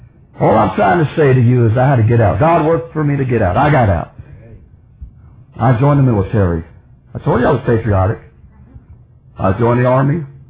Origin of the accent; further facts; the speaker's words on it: United States; I'm an American. I'd rather die in the city than die over there in Israel. Even though I'm a Jew, I was still patriotic.